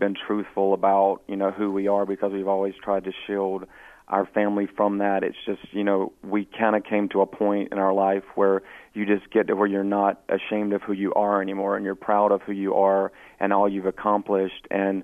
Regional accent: Goldsboro, North Carolina, United States; We grew up in Goldsboro, North Carolina, and me and my brother have been lucky enough to work in a lot of movies.

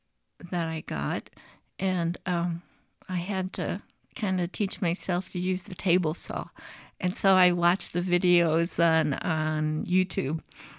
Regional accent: Bettendorf, Iowa, United States; Yes, this is my hometown. I'm a graduate of Bettendorf High School, and it's where my family is

